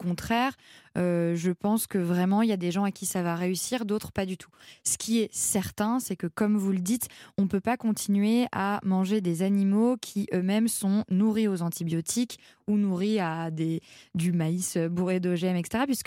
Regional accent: Saint-Malo, Brittany, France; Moi, les algues, oui, parce que je suis originaire de Saint-Malo

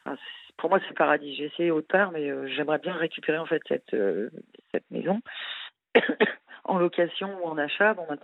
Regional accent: Normandy, France; En fait, j'ai grandi en Sommeville, en région, dans le 76, en Normandie.

